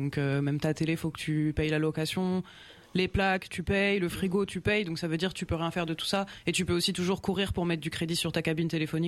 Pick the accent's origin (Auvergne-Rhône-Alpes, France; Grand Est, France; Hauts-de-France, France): Hauts-de-France, France; Roubaix; Je suis de Roubaix et ma copine est en Bretagne, dans le Morbihan, donc ça fait un an que je n'ai vu personne de familier.